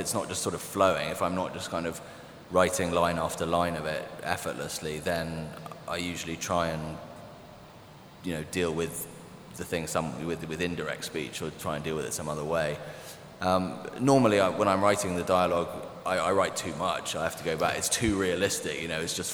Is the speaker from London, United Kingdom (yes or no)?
yes; London, United Kingdom; I grew up in London. It's sort of for me, it's the sort of emotional center of the world.